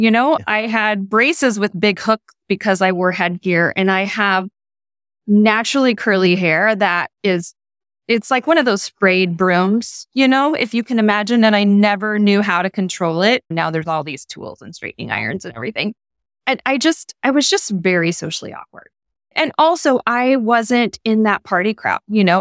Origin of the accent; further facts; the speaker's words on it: Missouri, United States; I grew up in a very traditional household in Midwest. I grew up in Missouri.